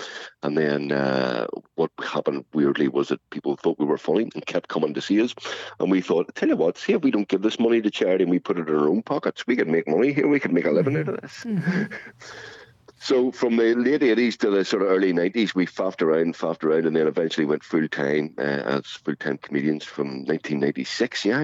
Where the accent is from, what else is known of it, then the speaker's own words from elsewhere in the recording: Belfast, Northern Ireland, United Kingdom; We come from North Belfast, come from a big medical family.